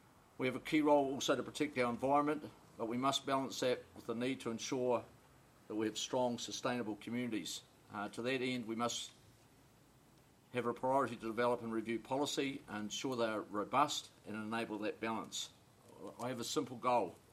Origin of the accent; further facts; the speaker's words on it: Port Chalmers, Otago, New Zealand; Ladies and gentlemen, I'm from Port Chalmers, born and bred, and really proud to call Otago home.